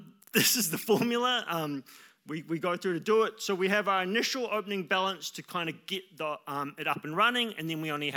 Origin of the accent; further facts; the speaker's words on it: New Zealand; I promise you, it's not because I'm a New Zealander for once.